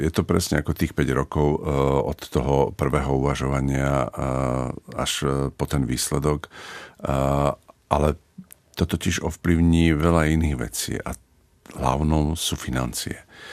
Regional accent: Chynorany, Trenčín Region, Slovakia; keď som mu bol povedať v Chynoranoch, odkiaľ som

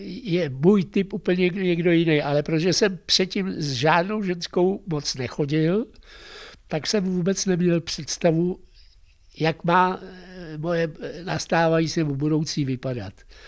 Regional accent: Duchcov, Ústí nad Labem Region, Czechia; now in Teplice, Czechia; já jsem vyrůstal v Duchcově, tak už jsem nenastoupil do školy v Duchcově, ale tady v Teplicích a tím pádem už jsem zůstal tady v Teplicích.

